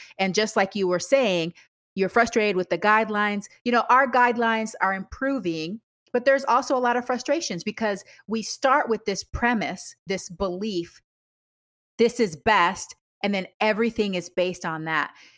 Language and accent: English; Panama; Sometimes I'm originally from Panama, and sometimes I feel like it's like that too.